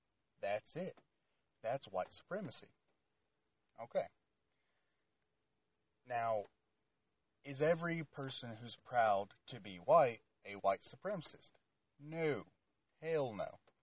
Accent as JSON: {"language": "English", "region": "Southern US", "country": "United States", "said": "Also, I'm a Southerner, so I got Southern pride."}